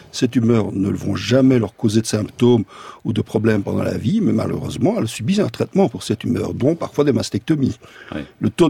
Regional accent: Brussels, Belgium; parce que j'étais à Bruxelles, ma ville natale

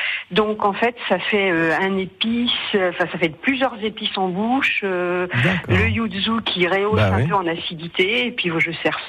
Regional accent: Saint-Malo, Brittany, France; born there; Je suis native de Saint-Malo

